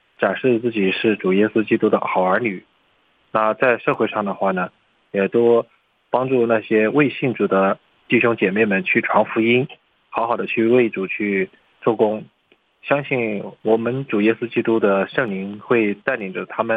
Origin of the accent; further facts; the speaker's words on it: Shanghai, China; 大家好，我是上海的